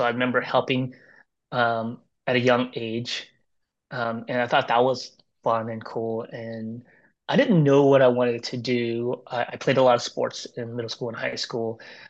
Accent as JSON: {"language": "English", "country": "United States", "tie": "born or raised there", "said": "And so we, you know, growing up in America, we grew up pretty poor, but definitely loved."}